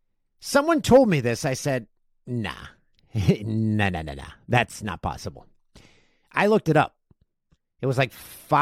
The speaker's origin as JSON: {"language": "English", "town": "Peterborough", "region": "Ontario", "country": "Canada", "tie": "born or raised there", "said": "my hometown of Peterborough, Ontario, home of the Peterborough Petes."}